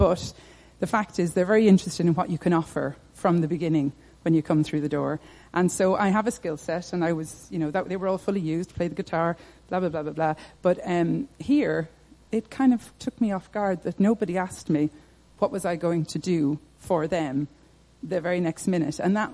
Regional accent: Ireland; I was born and raised in Catholic Ireland.

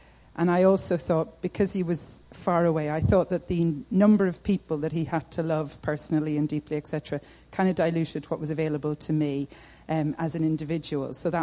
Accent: Ireland; I was born and raised in Catholic Ireland.

